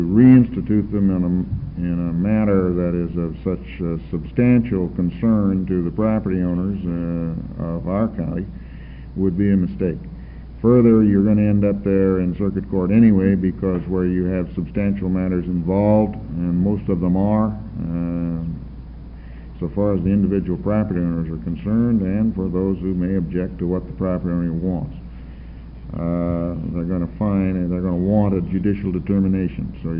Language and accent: English; Roseburg, Oregon, United States; I am a lawyer from Roseburg, Oregon. I've been there 25 years.